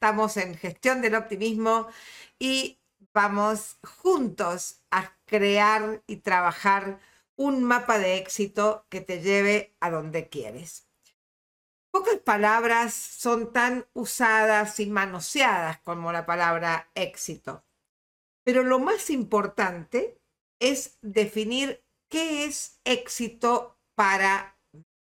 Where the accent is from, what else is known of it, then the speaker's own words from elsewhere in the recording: Argentina; Quienes somos argentinos